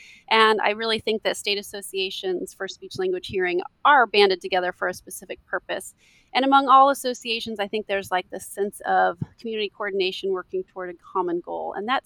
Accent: Wichita, Kansas, United States; Okay, well, I'm from Wichita, born and raised in Wichita. Went to KU for undergraduate school, went to KU Med for an audiology degree.

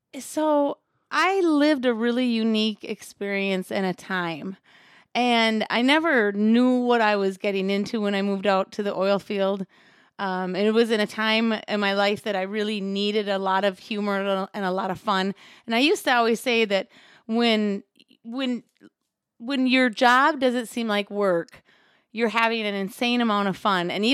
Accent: North Dakota, United States; North Dakota, I was certain that that was going to be my going back to my home, my country, my people, my native language.

